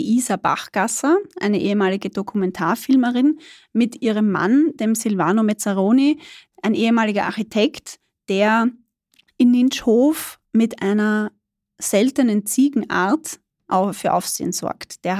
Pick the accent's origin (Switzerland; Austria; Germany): Austria; Burgenland; also bei uns im Burgenland ist es üblich, ich weiß nicht, ob es in anderen Bundesländern wird es wahrscheinlich auch so sein